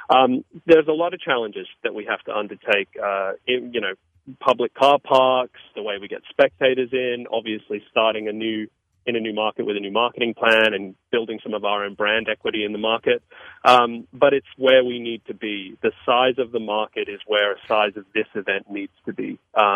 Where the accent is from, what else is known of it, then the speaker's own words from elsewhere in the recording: Australia; accent: Australian twang; also born or lived in United Kingdom; I'm actually from the UK. I'm a bit complicated. I'm half American, half English, but I grew up in Australia, so I've got a little bit of an Australian twang to my accent.